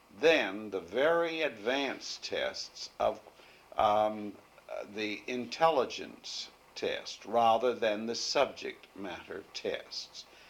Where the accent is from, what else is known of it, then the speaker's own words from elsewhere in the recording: Waterbury, Connecticut, United States; born there; I was born on November 9th, 1903, in Waterbury, Connecticut. My father was of Irish descent, which meant something in Waterbury at the time.